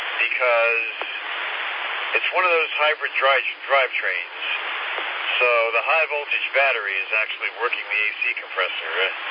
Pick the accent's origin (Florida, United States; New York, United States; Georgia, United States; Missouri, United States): New York, United States; New York City; I mean, I grew up in New York City, so it would have been... But you know what? New York has the moderating effect of being on the ocean.